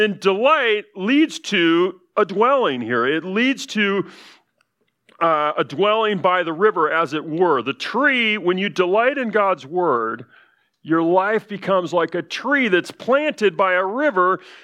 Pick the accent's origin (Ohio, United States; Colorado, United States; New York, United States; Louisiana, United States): Colorado, United States; I grew up in Colorado.